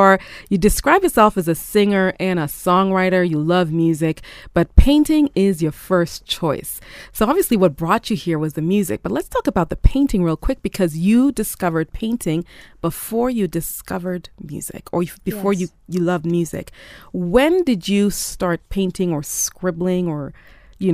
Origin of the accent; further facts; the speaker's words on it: Kenya; Gotta thank you as a Kenyan artist. You're putting us on the map.